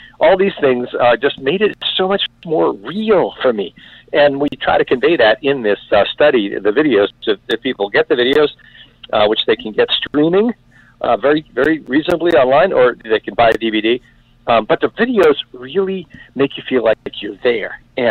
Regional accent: New England, United States; I grew up in the North. We don't have olive trees in New England where I grew up.

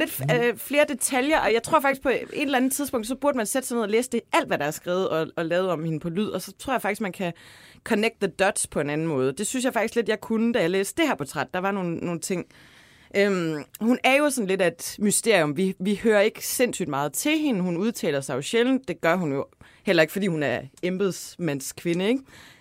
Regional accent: Ølgod, Region of Southern Denmark, Denmark; Margrethe Vest er jo fra Ølgod, hvor jeg kommer fra.

